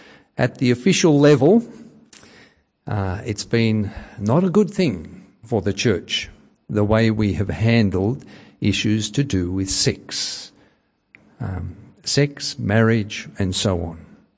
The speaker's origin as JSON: {"language": "English", "town": "Forest Hill", "region": "Victoria", "country": "Australia", "tie": "born or raised there", "also_born_or_lived": "Ringwood", "said": "born in Ringwood Private Hospital when it was down there near where Eastland is, and as a preschooler went to Ringwood Uniting before we moved to Forest Hill"}